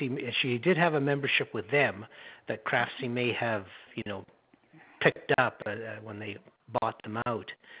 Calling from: Canada; I'm calling from Canada, so I can give you the postal code.

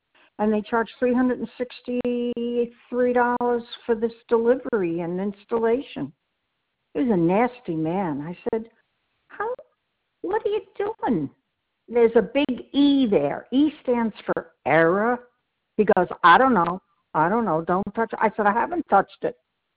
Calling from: The Villages, Florida, United States; I'm calling from the Villages in Florida.

